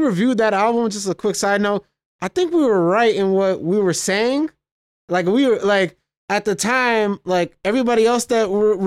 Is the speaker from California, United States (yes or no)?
yes; San Jose, California, United States; I'm from San Jose, like, I grew up around Mexican